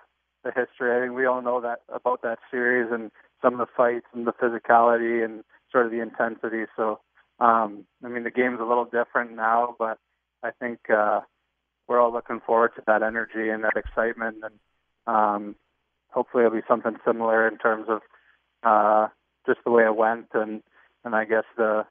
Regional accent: Niagara, Ontario, Canada; Growing up in Niagara

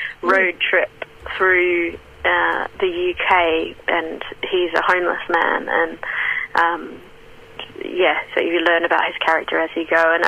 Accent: Western Australia, Australia; now in England, United Kingdom; I'm from Western Australia. I live in England

